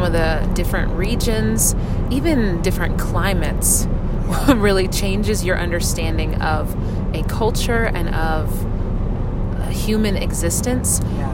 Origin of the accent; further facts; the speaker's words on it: Wichita, Kansas, United States; And I grew up in Wichita